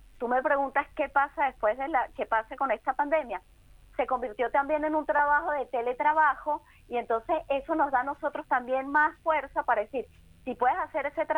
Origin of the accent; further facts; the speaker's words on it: Venezuela; Pues también se piensa que la mayoría somos de Caracas, de la capital de Venezuela